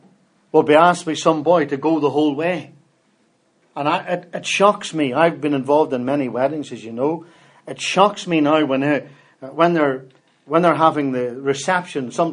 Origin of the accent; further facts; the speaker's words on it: Cork, Munster, Ireland; But I'm from Coke